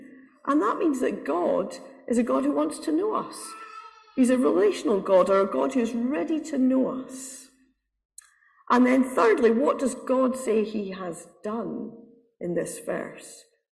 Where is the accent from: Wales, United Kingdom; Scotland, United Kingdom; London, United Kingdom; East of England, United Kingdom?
Scotland, United Kingdom; I'm Scottish, I like that.